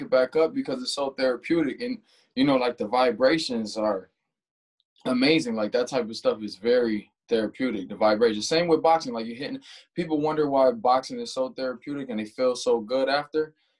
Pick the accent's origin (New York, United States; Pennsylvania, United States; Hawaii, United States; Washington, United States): New York, United States; Rochester; I'm from Rochester, born and raised, grew up on the, west side of the city around, you know, like Jefferson Avenue, Genesee Street, around those areas.